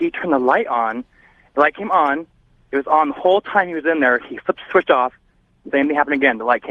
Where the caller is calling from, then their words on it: Portland, Oregon, United States; I'm calling from Portland, Oregon.